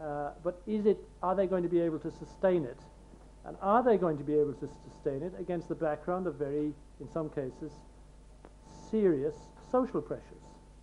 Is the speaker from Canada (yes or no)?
no; Ireland; as an Irishman.